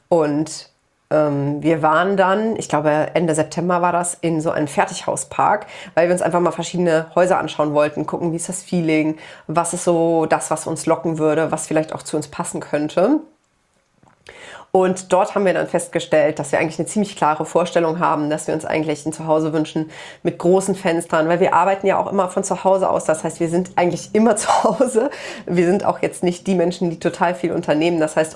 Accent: Aachen, North Rhine-Westphalia, Germany; moved away as an adult; ich bin ja vor knapp 3 Jahren mittlerweile hierher gezogen zu Nadine. Ich habe meine Heimat verlassen. Ich komme ja eigentlich aus Aachen und lebe jetzt hier mit Nadine in einem kleinen Dorf in Brandenburg.

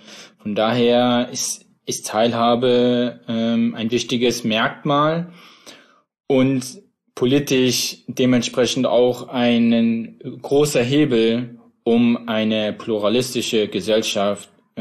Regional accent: Plauen, Saxony, Germany; ich bin ja in Plauen im Vogtland groß geworden, kenne dementsprechend, wie du auch schon gesagt hast, den ländlichen Raum.

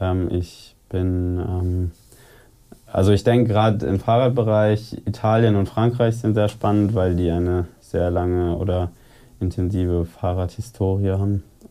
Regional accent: Freiburg im Breisgau, Baden-Württemberg, Germany; Ich komme aus Freiburg im Breisgau

